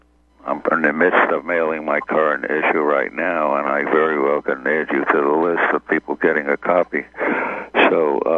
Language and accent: English; Brooklyn, New York, United States; Well, I grew up in the heart of Brooklyn, New York, which was invaded by the Puerto Rican contingent in the late 40s and 50s. So my parents moved to the far suburbs